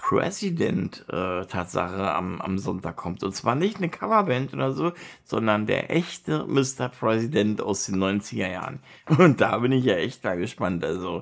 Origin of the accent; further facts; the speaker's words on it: Berlin, Germany; ich bin ja aus Berlin